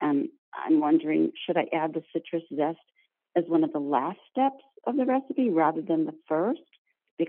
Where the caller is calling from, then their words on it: Boston, Massachusetts, United States; I'm calling from North Shore of Boston.